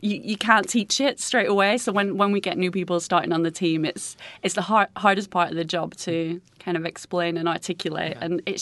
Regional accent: North West England, United Kingdom; So I'm from Lancashire originally, and we don't really have investment management there or investment banks.

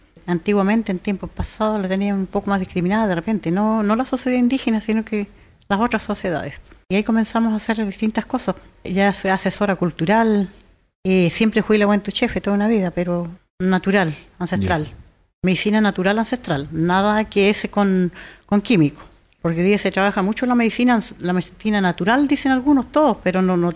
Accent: Río Negro, Argentina; Y ahí volví a Curuleufu, Río Negro, a trabajar.

